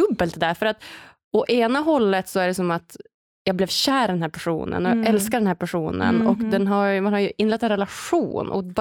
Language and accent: Swedish; Umeå, Västerbotten County, Sweden; Liksom, från början, typ under gymnasiet och hemma i Umeå